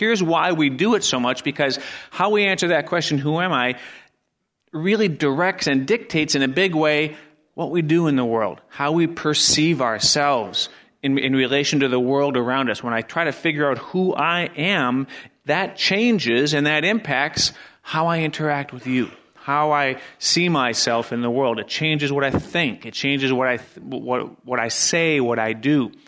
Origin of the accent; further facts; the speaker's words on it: Wisconsin, United States; You know, we're from Wisconsin, and no matter what my kids say, I'm from northern Wisconsin.